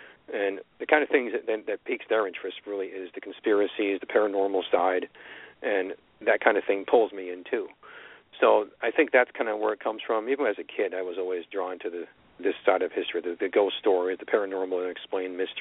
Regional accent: Hamburg, New York, United States; He actually lived and grew up in my hometown, Hamburg, New York. Hamburg is just outside of Buffalo.

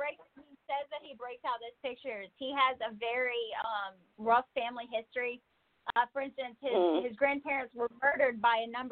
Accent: Louisiana, United States; Like I said, we're from Louisiana, so we're not really, it's not really a huge thing where we are.

